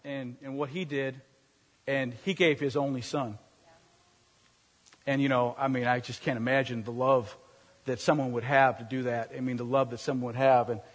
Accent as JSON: {"language": "English", "town": "St. Paul", "region": "Minnesota", "country": "United States", "said": "and I'm from St. Paul, Minnesota."}